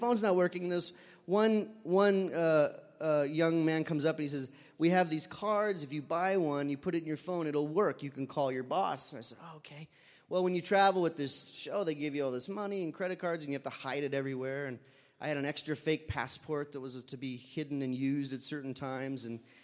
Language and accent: English; United States; the man said, where are you from? I said, I'm from America.